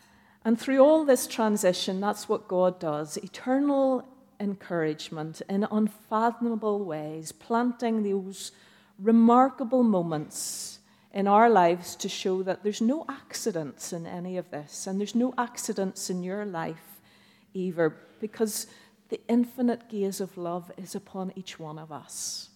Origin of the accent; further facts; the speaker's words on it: Ballyclare, Northern Ireland, United Kingdom; we're actually from Northern Ireland.